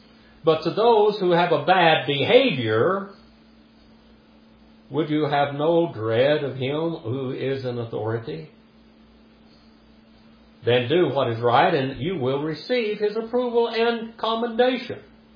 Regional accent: United States; But me as an American Indian, I am an American. And my country is very important to me.

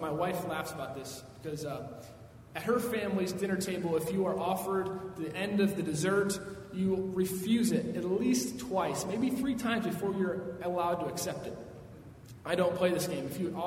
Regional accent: United States; I'm American. I don't like being emotional in front of people.

